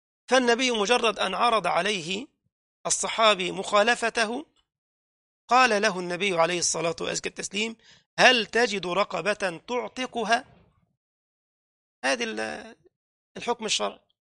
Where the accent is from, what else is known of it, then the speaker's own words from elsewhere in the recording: Egypt; كنا في بلدنا مصر في محافظة من المحافظات